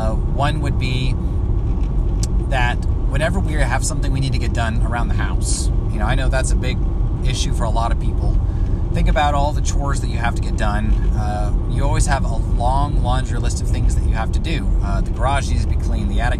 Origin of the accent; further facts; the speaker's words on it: Georgia, United States; also born or lived in Boise, Idaho; So I have lived in Georgia most of my life. I traveled a lot in my youth. I was born in Boise, Idaho, and my family moved down here when I was very young.